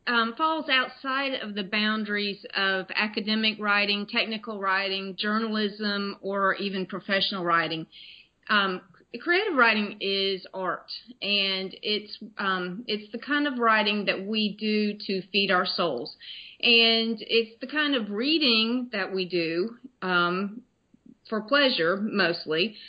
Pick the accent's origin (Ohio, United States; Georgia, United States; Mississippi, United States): Georgia, United States; Atlanta; now in St. Augustine, United States; I am from Atlanta, Georgia, originally, and I currently live in St. Augustine, Florida, about maybe 100 steps from the beach